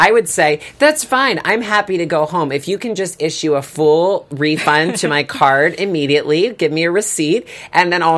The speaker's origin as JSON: {"language": "English", "region": "the South", "country": "United States", "tie": "born or raised there", "said": "I grew up in the South. Now, I love the South."}